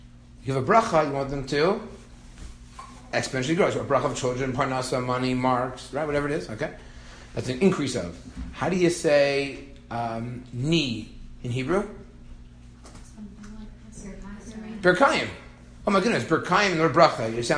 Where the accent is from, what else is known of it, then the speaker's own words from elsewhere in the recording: Toronto, Ontario, Canada; I grew up in Bathurst Manor.